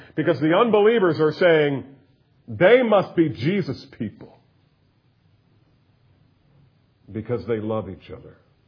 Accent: New Jersey, United States; moved away as an adult; Now, I grew up in the north. I grew up in New Jersey.

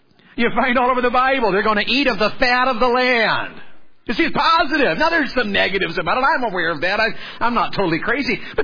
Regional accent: the South, United States; And because I'm from the South, and went to this camp meeting, I heard this preacher preach about Abraham.

